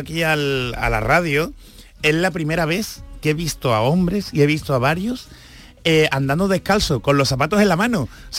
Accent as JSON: {"language": "Spanish", "town": "Seville", "region": "Andalusia", "country": "Spain", "said": "como sevillano feriante clásico, esto es un poco chocante"}